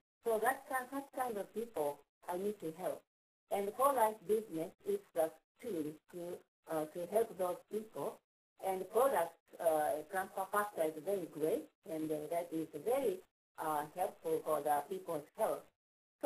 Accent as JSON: {"language": "English", "region": "Hiroshima", "country": "Japan", "second_language": "English", "said": "I'm from Japan. I live in Hiroshima."}